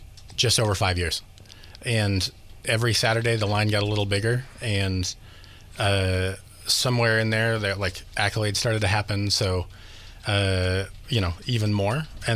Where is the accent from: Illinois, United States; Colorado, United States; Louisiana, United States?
Colorado, United States; And unfamiliar to me, I was originally from Colorado. And that was like the first smell of magic.